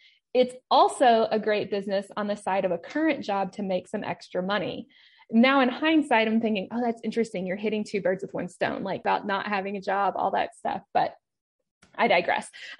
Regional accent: Kentucky, United States; which, side note, I am from Kentucky, even though that's not where I live now.

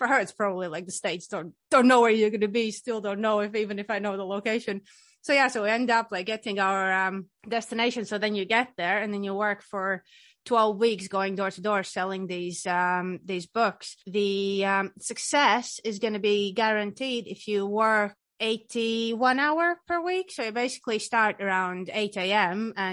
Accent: Riga, Latvia; English is a second language; now in Scotland, United Kingdom; I'm from this tiny country, Latvia. I'm from Riga, the capital city.

